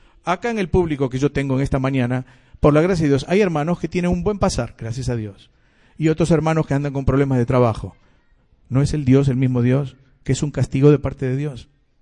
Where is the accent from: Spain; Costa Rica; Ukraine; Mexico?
Spain; Yo soy español, vengo de una nación que durante muchos años, fue perseguido el evangelio.